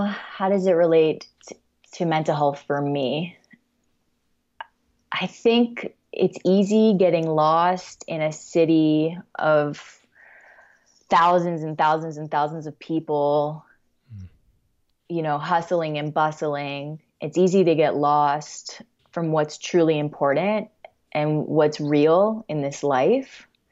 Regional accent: Florida, United States; I didn't realize I'm from Florida originally. So everything's flat.

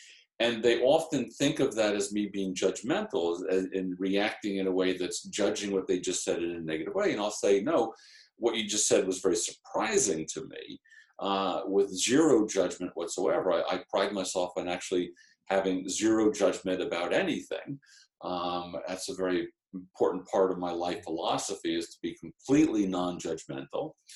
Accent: New York, United States; And as a New Yorker, I don't in any way find it inappropriate to express emotions

